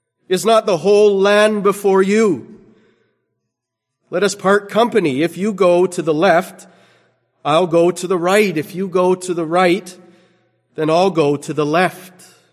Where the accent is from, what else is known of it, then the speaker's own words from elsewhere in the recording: Canada; I'm from Canada. This is where my house is. This is where my wife lives. This is where my church, my family are. But I've been sojourning over in the United States as I complete my seminary